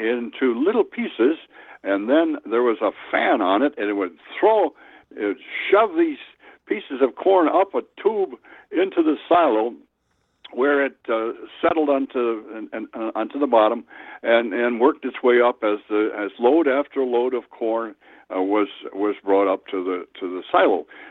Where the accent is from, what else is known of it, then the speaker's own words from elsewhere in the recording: Wild Rose, Wisconsin, United States; Now, we had a fellow in Wild Rose, my hometown, who did custom silo filling